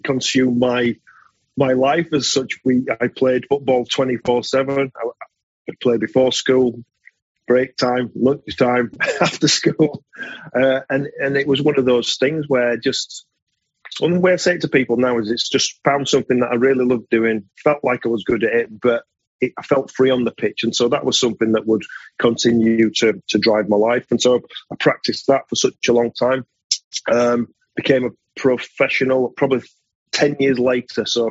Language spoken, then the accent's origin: English; Bradford, Yorkshire and the Humber, United Kingdom; I was a boy from Bradford. That's where I was born and raised in Bradford, to a black Caribbean dad and a white English mother. So my dad came over from a small island called Nevis in the Caribbean when he was 10 years old.